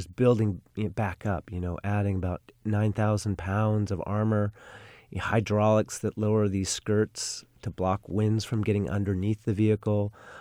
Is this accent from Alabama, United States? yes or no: no; Los Angeles, California, United States; now in Sonoma, United States; I grew up in Los Angeles, and we've just, my family and I have recently moved to Sonoma.